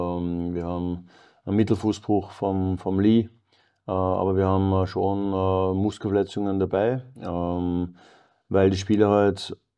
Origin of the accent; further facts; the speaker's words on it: Linz, Upper Austria, Austria; now in Zurich, Switzerland; bei uns in Linz